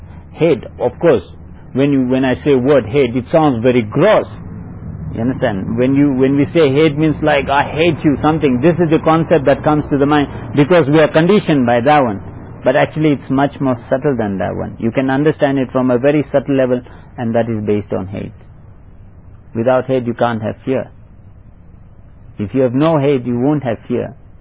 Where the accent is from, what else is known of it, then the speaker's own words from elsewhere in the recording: India; also born or lived in Myanmar; And because I'm an Indian, we have politics in our blood.